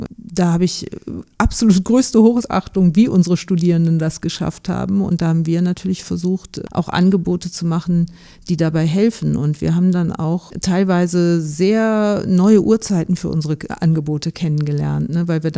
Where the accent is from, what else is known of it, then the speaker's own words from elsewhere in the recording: Rhineland, Germany; ich bin auch Österreicherin, aber im Rheinland aufgewachsen und sozialisiert